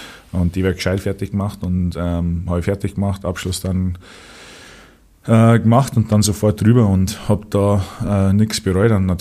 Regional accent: Germany; Dann sage ich, nein, ich bin Deutscher. Und dann, wenn sie mir ein bisschen reden hören, dann kriegen sie es schon wieder. Dann hören sie den Akzent schon raus.

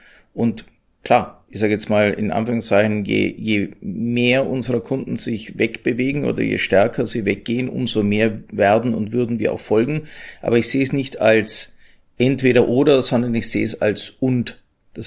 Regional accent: Austria; das kann ich als Österreicher sagen

